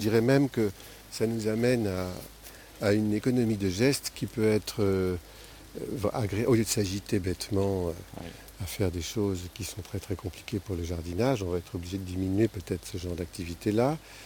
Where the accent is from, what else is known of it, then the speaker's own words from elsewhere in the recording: France; qui, chez nous, en France, ne sont pas exploitées.